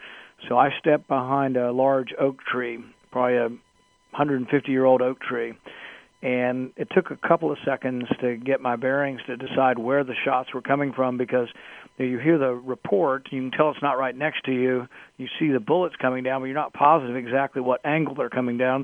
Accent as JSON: {"language": "English", "region": "the South", "country": "United States", "tie": "born or raised there", "said": "I grew up in the South, so it's not uncommon to hear shotguns outside my neighborhood and people hunting in the bottomland."}